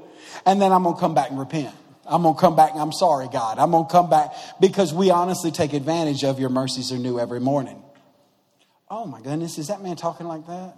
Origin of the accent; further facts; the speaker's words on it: Troy, United States; I'm from Troy, so I'm sure y'all live better than we do.